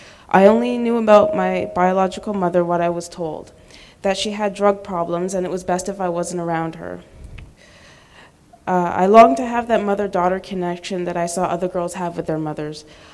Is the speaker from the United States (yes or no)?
no; Toronto, Ontario, Canada; born there; I'm 26 years old, and I was born in Toronto.